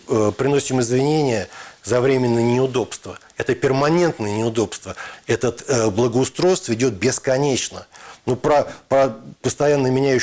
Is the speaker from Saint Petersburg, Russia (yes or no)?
no; Moscow, Russia; я родился и вырос, формировался в Москве